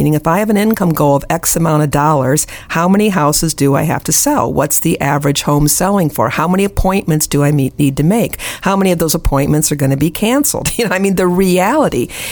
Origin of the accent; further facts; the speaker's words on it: Indiana, United States; So I'm from the Northwest Indiana, Chicago area.